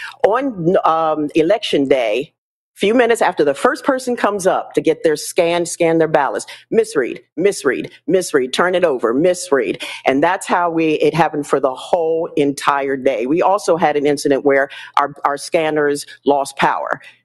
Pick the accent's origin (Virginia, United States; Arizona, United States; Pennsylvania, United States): Arizona, United States; Goodyear; I'm from Goodyear.